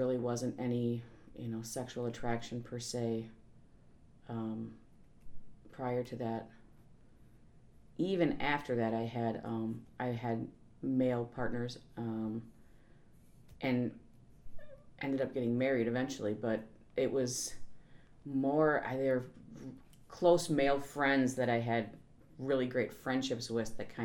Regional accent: Madison, Wisconsin, United States; I actually born and raised in Madison. Moved around throughout the city over the years, but never left the area.

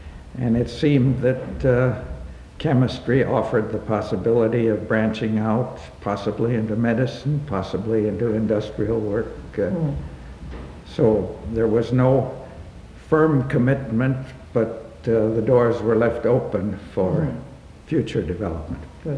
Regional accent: Milwaukee, Wisconsin, United States; born there; Well, I was born in Milwaukee and went to the public high schools.

